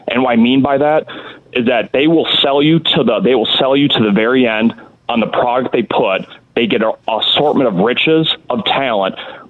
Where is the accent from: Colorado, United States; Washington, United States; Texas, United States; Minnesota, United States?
Minnesota, United States; moved away as an adult; now in Athens, United States; I'm formerly … from Minnesota, but I just moved down to Athens recently.